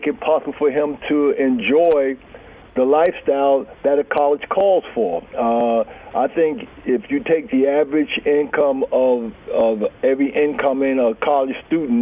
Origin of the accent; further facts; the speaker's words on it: New York City, New York, United States; You know, I grew up in Harlem, a one-parent family